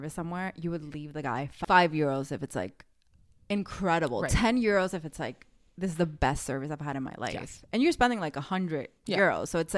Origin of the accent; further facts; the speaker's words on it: United States; So I'm like, don't tell me that I am loud because I'm American.